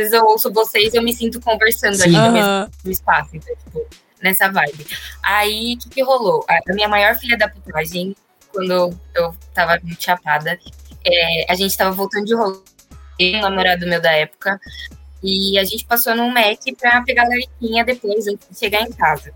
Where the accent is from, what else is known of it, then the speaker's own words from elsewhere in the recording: São Paulo, Brazil; eu sou daqui de São Paulo, nascida e criada, e nunca, já viajei para outros lugares, mas nunca morei em outro país, nem nada.